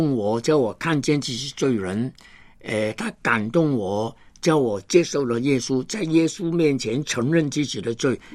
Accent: Hong Kong; 我是香港出生的人。

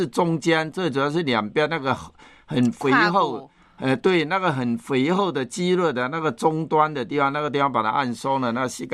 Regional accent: Fujian, China; 以前我们小时候我也是福建人，

